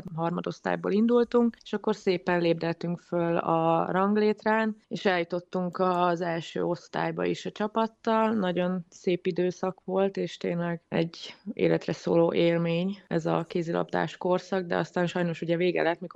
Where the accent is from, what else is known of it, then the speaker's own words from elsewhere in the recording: Veszprém County, Hungary; Én 1987-ben születtem Veszprémbe. Egy Veszprém melletti faluban nőttem fel, ott éltünk 14 éves koromig a szüleimmel meg a tesómmal, utána költöztünk be Veszprémbe